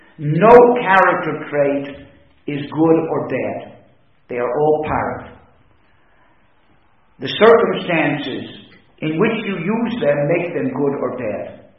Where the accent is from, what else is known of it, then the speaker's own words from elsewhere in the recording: United States; As an American, I say we're going to little league practice, baseball practice, with baseball bats in our hands.